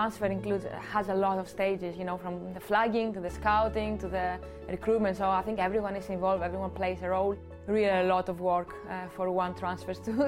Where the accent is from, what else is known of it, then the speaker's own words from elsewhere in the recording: Greece; I am from Greece originally.